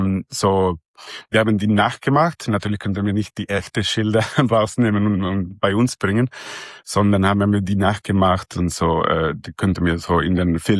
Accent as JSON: {"language": "German", "town": "Santiago", "region": "Santiago Metropolitan Region", "country": "Chile", "tie": "born or raised there", "lives_now": "Switzerland", "said": "Also, geboren bin ich in Chile, mittlerweile mit einem Schweizer Pass, weil mein Urgroßvater aus der Schweiz gekommen ist. Er hat sich immer daran gekümmert, dass alle in die Familie weiter Schweizer werden. Und ich war auch in einer Schweizer Schule in Santiago"}